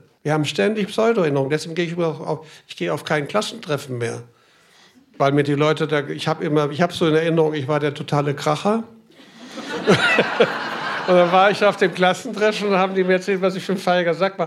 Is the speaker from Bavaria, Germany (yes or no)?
yes; Scheidegg, Bavaria, Germany; Früher hat man sich einfach nur miteinander verglichen im Dorf. Bei uns in Scheidegg, da wo die Klinik war, waren 800 Einwohner.